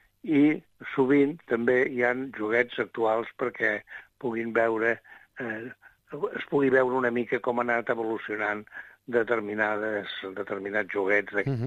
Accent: Figueres, Catalonia, Spain; en el carrer aquest ample que jo vaig néixer a Figueres

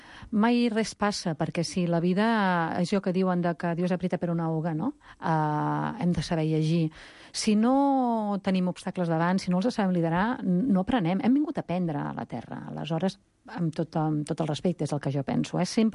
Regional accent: Campins, Catalonia, Spain; De Campins, sóc filla de Campins

